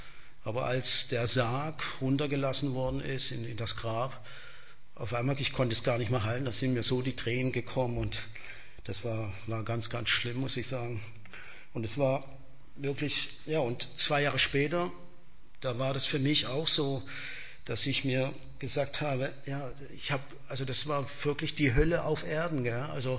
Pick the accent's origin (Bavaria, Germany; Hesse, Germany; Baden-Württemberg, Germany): Baden-Württemberg, Germany; Heilbronn; das war ganz in der Nähe, wo ich gewohnt habe. Ich komme ja aus Heilbronn.